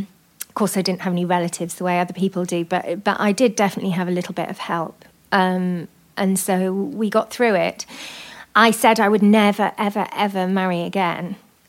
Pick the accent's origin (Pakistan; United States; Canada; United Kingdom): United Kingdom; Wales; now in London, United Kingdom; I'm from South Wales, and I moved to London